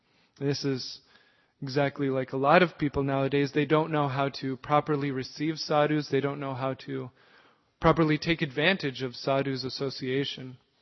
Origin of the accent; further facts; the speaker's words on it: South Dakota, United States; growing up in South Dakota, that's so much of the society there is hunting.